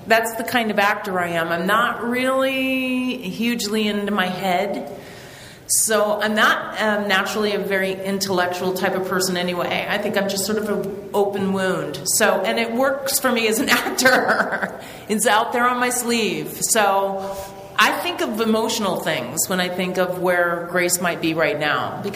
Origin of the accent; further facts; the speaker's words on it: Ireland; I'm Irish. I can't help it.